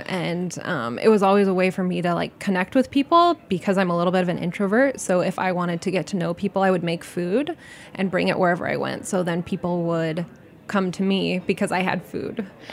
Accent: Lincoln, Nebraska, United States; It is, yeah. I'm from Lincoln.

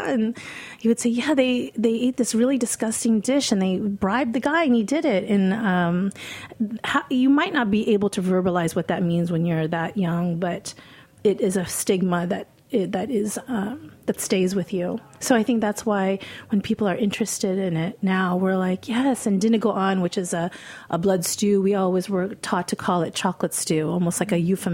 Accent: Philippines; everything that I was ever embarrassed about as a kid, being Filipino.

